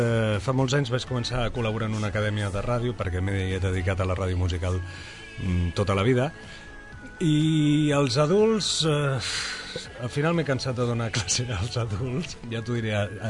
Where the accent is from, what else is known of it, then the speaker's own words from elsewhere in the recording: Sant Feliu de Guíxols, Catalonia, Spain; Jo sóc de Sant Feliu de Guíxols